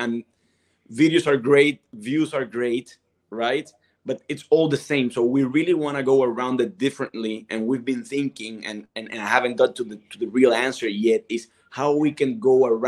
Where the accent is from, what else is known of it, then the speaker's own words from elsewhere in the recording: Cartagena, Bolívar, Colombia; I'm from Cartagena, Colombia, and I'm actually living in. So I'm the founder of a travel concierge agency called San Felino Concierge, started 2 years back in my hometown.